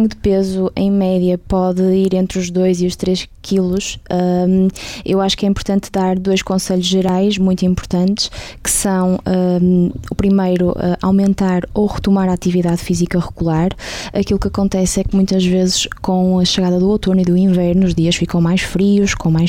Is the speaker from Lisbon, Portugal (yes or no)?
no; Braga, Portugal; Eu sou de cá de Braga, portanto tenho raízes nortenhas